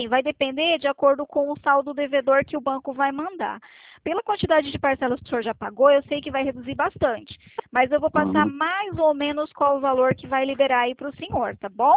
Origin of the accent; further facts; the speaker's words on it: Sarandi, Paraná, Brazil; Na verdade, eu trabalho em Maringá, mas eu sou de Sarandi, eu estou em Sarandi agora.